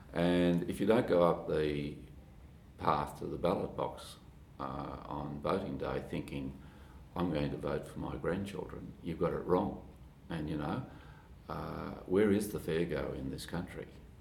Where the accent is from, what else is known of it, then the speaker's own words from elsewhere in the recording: Tasmania, Australia; In my home state of Tasmania, helping save the Franklin River has led to an extraordinary economic and employment outcome.